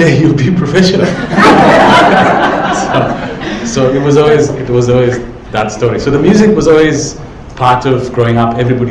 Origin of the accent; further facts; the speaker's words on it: Pitsane, Botswana; And part of my life was spent growing up in Botswana in a rural village called Pitsane.